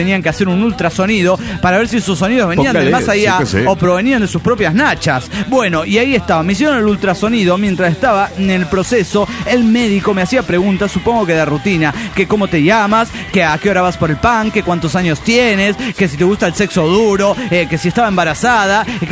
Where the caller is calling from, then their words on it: Caracas, Capital District, Venezuela; de Caracas, Venezuela.